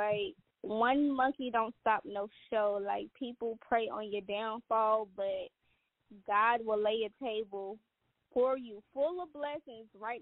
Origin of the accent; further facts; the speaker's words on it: Gary, Indiana, United States; For people who don't know, I'm from Gary, Indiana.